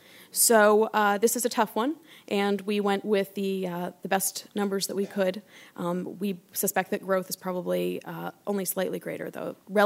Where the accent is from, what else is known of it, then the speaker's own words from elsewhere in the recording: Virginia, United States; I grew up in the shadows of Northern Virginia Community College, so.